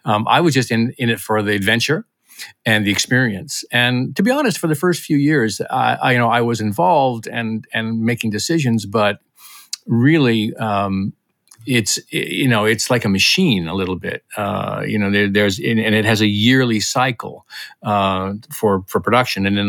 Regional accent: Yakima, Washington, United States; I mean, I'm from Yakima. Walla Walla is about 2 hours away, but they're very similar. Being on the east side of the state, you know, Washington State, kind of two states, really.

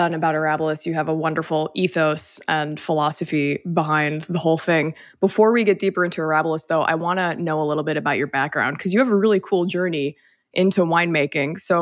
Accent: Midwest, United States; I'm from the Midwest as well.

